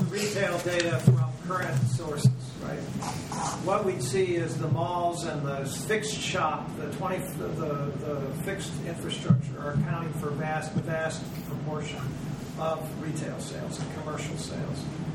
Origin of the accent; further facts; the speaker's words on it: Texas, United States; when I was a kid, growing up in Texas, there were no, I never saw a periodic market until I went to Europe, right?